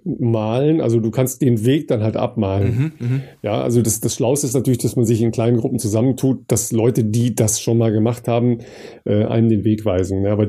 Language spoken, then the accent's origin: German; Dorsten, North Rhine-Westphalia, Germany; in meiner Heimat in Dorsten